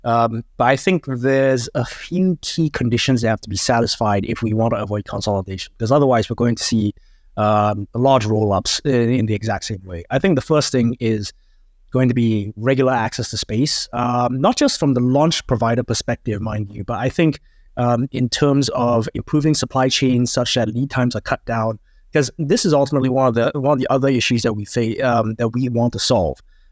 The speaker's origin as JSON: {"language": "English", "country": "Singapore", "said": "So I'm from Singapore"}